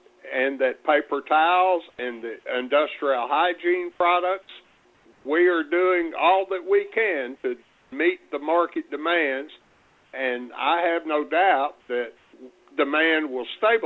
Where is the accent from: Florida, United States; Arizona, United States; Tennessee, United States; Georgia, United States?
Tennessee, United States; It just takes 18 or 20 or 22 years to mature and not 7 months like cotton or soybeans on the farm that I grew up on in West Tennessee.